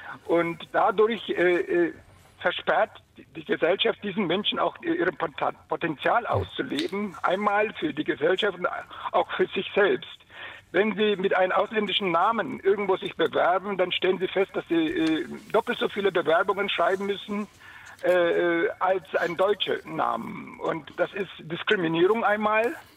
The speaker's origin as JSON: {"language": "German", "country": "Turkey", "moved": "yes", "lives_now": "Erlangen, Germany", "said": "Ich stamme ursprünglich aus der Türkei."}